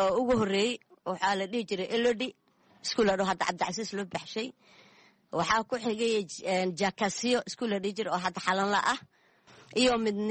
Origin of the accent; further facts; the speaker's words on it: Jamaame, Lower Juba, Somalia; moved away as an adult; now in Kenya; Soomaaliya aan ku dhashay Soomaaliya aan ku soo bartay ku soo barbaaray kuna guursaday